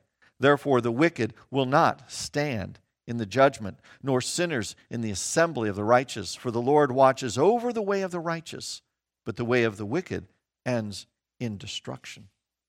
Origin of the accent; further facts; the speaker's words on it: Kansas, United States; I grew up in Kansas, and we didn't do it, even though I'm a little older.